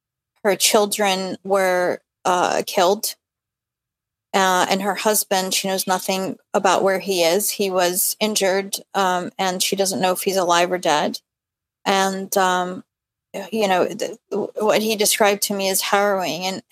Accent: At-Tur, Jerusalem, Palestine; We're from Jerusalem, from a village outside of Jerusalem. It's called At-Tur.

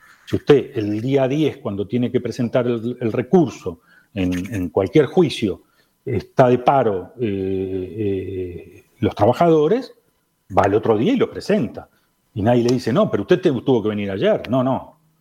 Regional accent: Uruguay; somos todos uruguayos

